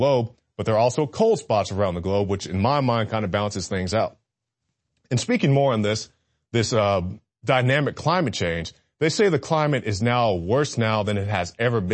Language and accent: English; Tulsa, Oklahoma, United States; we saw the officer in my hometown of Tulsa, Oklahoma